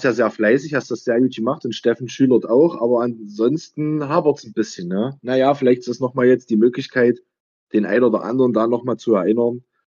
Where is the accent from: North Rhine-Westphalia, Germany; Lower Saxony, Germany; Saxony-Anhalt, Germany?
Saxony-Anhalt, Germany; Braunsbedra; wenn ich es jetzt von mir, von meiner Heimat, von Braunsbetra sehe